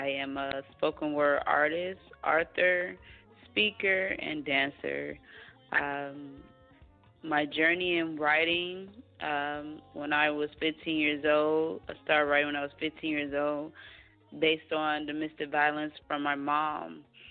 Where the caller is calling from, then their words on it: Atlanta, Georgia, United States; Thank you for having me. Atlanta, Georgia.